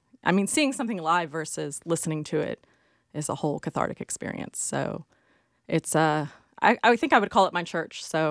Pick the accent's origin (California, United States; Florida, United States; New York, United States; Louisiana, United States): Florida, United States; St. Petersburg; now in Charlotte, United States; I'm from St. Petersburg, Florida, but have lived in Charlotte longer than I did in St. Pete, so I consider it hometown.